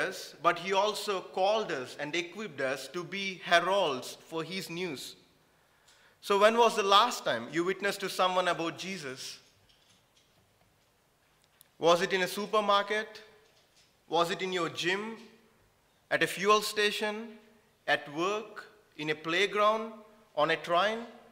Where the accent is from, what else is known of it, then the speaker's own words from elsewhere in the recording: India; I was brought up in India, so I don't know much about monarchy